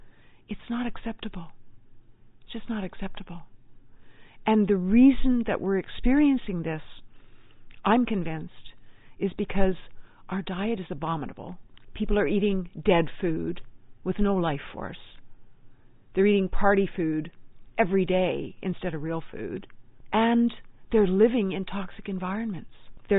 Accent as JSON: {"language": "English", "town": "Auchtermuchty", "region": "Scotland", "country": "United Kingdom", "accent": "Scots", "said": "I'm from Scotland, I shared my wee Scots accent here, from Ochtermochty again. But I'm from Scotland"}